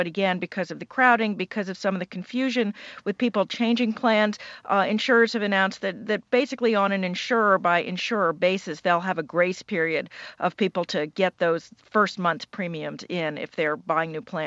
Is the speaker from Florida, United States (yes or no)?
no; Maryland, United States; Where I live, my home state of Maryland, for instance, the deadline was always Thursday.